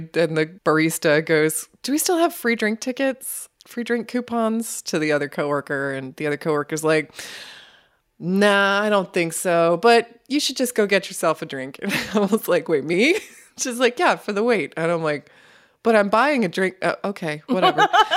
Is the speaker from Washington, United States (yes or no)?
no; Tulsa, Oklahoma, United States; accent: Yankee youper; And interestingly enough, I grew up here. You know, I was born in Tulsa, but we were transplants. My mom's from New York and my dad's from Michigan. And so that explains my ridiculous accent.